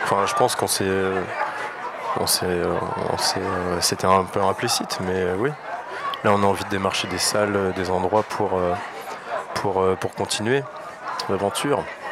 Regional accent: Rennes, Brittany, France; C'est pas parce que je viens de Rennes, hein

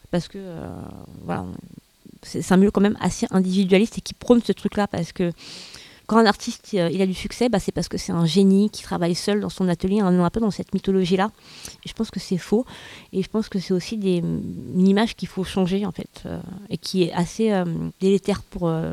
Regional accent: Cergy, Île-de-France, France; Alors déjà, moi, je suis née à Cergy. J'ai fait mes études à Cergy

